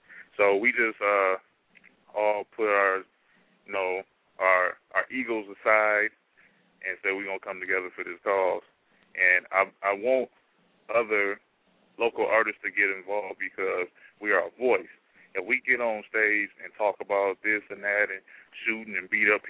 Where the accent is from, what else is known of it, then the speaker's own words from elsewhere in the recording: Milwaukee, Wisconsin, United States; I'm from Milltown, 26, Lisbon and Vine. That's my block.